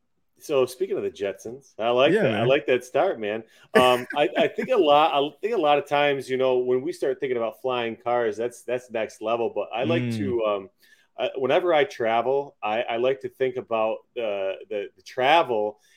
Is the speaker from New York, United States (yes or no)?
yes; New York, United States; And you know, I'm from Western New York. We hit that Pennsylvania line and we're all excited.